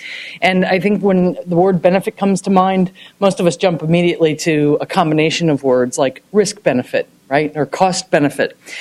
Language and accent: English; Idaho, United States; I am from Idaho, so I'm pretty good with anything with a trigger.